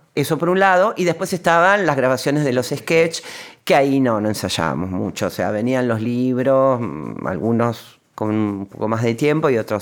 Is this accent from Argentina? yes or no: yes; Barrio Norte, Buenos Aires, Argentina; Yo también me crié en Barrio Norte